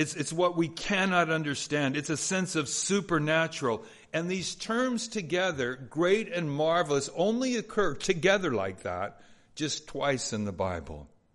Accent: Los Angeles, California, United States; But when my dad passed away in 2010, we grew up in Southeast LA, so they sold the house

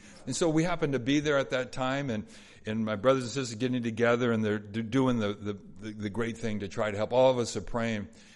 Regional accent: Los Angeles, California, United States; But when my dad passed away in 2010, we grew up in Southeast LA, so they sold the house

